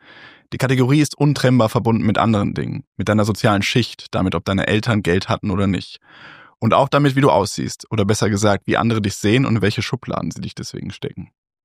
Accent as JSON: {"language": "German", "town": "Düsseldorf", "region": "North Rhine-Westphalia", "country": "Germany", "tie": "born or raised there", "said": "Ich in Düsseldorf in so einem Vororthäuschen mit Garten, eher privilegiert."}